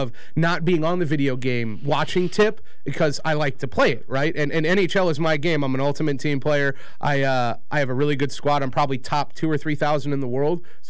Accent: Indiana, United States; I'm from Indiana. I can play basketball.

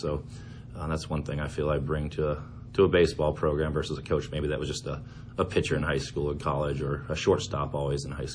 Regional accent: Newton, United States; I'm originally from Newton. From here, graduated in 1994. So dad came here to teach in 1969. So born and raised here

